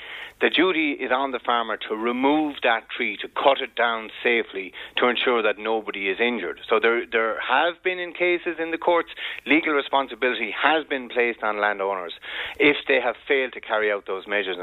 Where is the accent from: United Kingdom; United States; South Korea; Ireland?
Ireland; Munster; Us Clare people up in Kildare have to stick together.